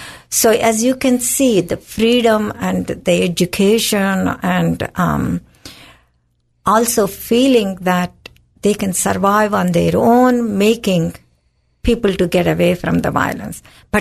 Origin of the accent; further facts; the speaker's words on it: India; born there; English is a second language; you can tell by my accent, I'm a foreigner, in the sense I was born in another country, India